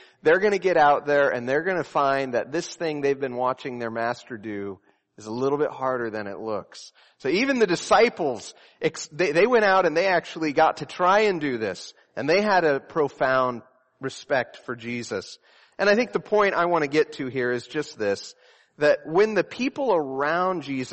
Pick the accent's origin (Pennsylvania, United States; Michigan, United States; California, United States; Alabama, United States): California, United States; Santa Clarita; I was from Southern California. I hope you wouldn't call me a liar. Santa Clarita is a suburb of the greater Los Angeles area.